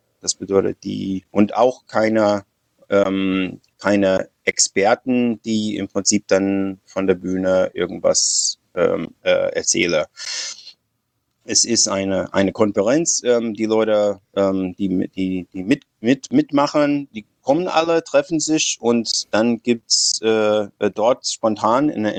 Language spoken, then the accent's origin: German; United States; moved away as an adult; now in Germany; Nee, ich bin Amerikaner, ich bin ungefähr 60. Ich wohne in Deutschland seit 30 Jahren.